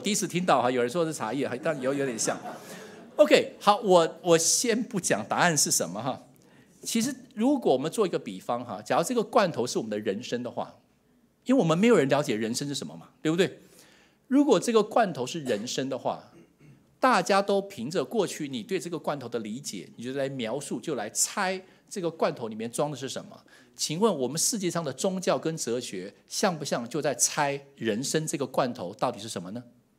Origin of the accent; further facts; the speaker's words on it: Taiwan; 好像我从台湾来